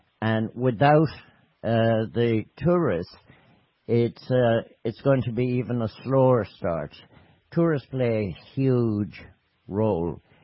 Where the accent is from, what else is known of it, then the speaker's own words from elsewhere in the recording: Ireland; And that's, again, is something that I think as Irish people we're better at.